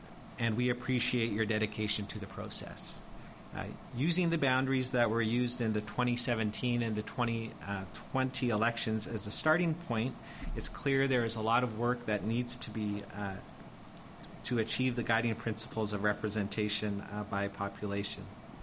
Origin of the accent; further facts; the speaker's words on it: Merritt, British Columbia, Canada; born there; I was born in Merritt, and I live in Merritt with my wife and my two young children.